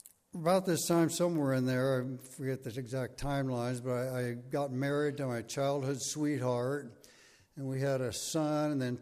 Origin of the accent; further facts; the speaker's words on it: Des Moines, Iowa, United States; moved away; also born or lived in San Diego; my story began back in August of 1948 when I was born in San Diego. And a couple years later, my parents moved to Des Moines, Iowa, moved back there.